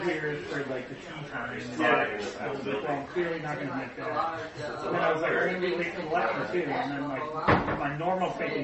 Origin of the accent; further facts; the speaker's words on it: Northborough, Massachusetts, United States; So just the 2-minute version of my story is I grew up in Northboro.